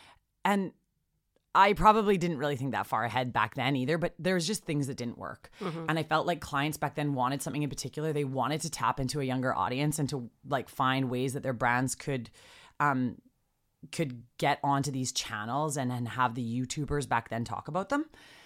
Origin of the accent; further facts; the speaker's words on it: Canada; I'm Canadian.